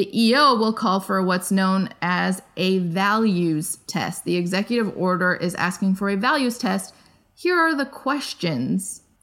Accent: Iran; Syria, Yemen, Somalia, Sudan, Iraq, and Iran, my home country.

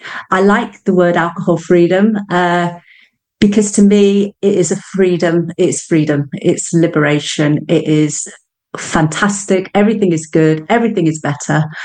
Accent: England, United Kingdom; now in Canada; I'm English, but I live in Canada. So I'm 5 hours behind you.

